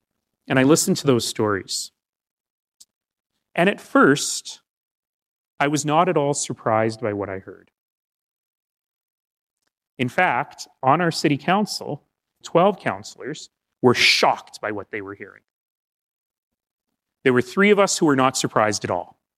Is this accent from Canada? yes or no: yes; Alberta, Canada; I come from Alberta.